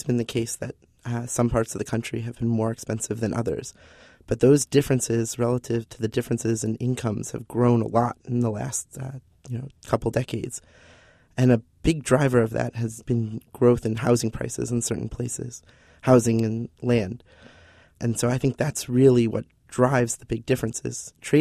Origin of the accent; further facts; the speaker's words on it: Cleveland, Ohio, United States; now in Boston, United States; I'm from Cleveland, and moving to Boston was kind of a sticker shock.